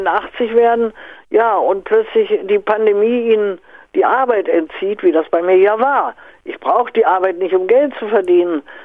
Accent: Aachen, North Rhine-Westphalia, Germany; natürlich sage ich als Aachener, ausgetreten

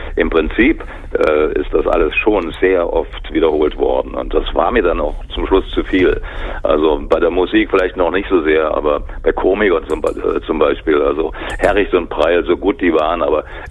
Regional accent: Radebeul, Saxony, Germany; also born or lived in Dresden; Ich bin geboren in Hellau, da was jetzt Dresden ist, aber aufgewachsen bin ich in Radebeul.

